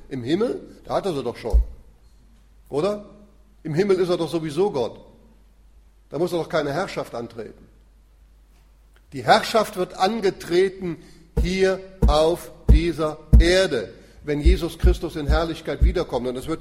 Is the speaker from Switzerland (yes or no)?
yes; Zurich, Switzerland; wir kommen ja aus der Schweiz, aus Zürich, und abends dann nach Feierabend